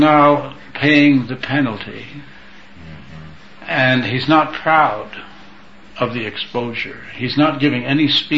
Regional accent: New York, United States; I said, I don't have to. I come from New York. I know that crowd.

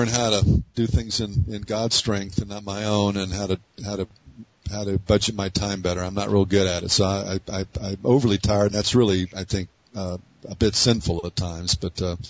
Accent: United States; But personally, I think the thing's going to burn. So, but I'm an American. I don't want it to burn because I love my country.

